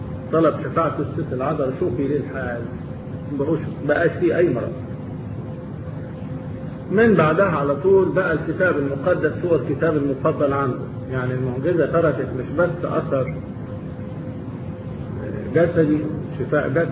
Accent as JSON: {"language": "Arabic", "country": "Egypt", "said": "زي عندنا في مصر"}